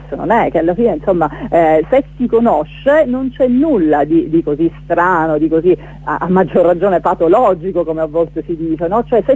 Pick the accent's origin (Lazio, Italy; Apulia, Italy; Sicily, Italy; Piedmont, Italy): Sicily, Italy; Catania; now in Palazzolo Acreide, Italy; Io non sono natia palazzolese, ma sono catanese, ma ho scelto praticamente di vivere